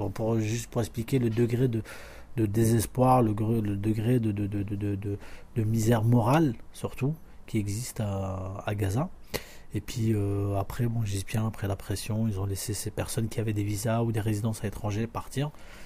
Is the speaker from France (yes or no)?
yes; Dunkirk, Hauts-de-France, France; je suis d'origine de Dunkerque, dans le Nord.